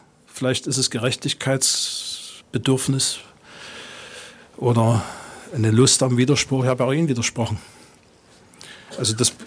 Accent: Germany; ich bin ja in der DDR groß geworden, habe dort mich ums Studium beworben

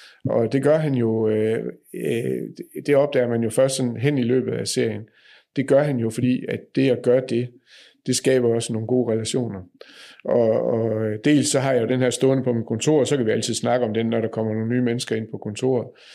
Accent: Nørre Sundby, North Denmark Region, Denmark; nu er jo en af mine gamle venner fra Nørre Sundby, hvor jeg er opvokset

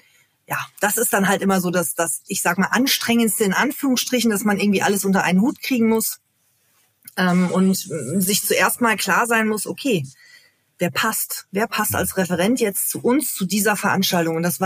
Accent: North Rhine-Westphalia, Germany; Ich wollte unbedingt in den Pott, wollte unbedingt in meine alte Heimat.

